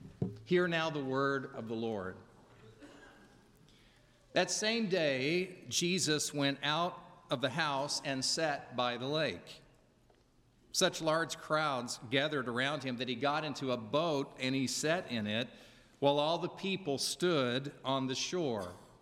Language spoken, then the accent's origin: English; Oklahoma, United States; Now, I know I'm from Oklahoma, and so I can't technically claim the Trevecca as my home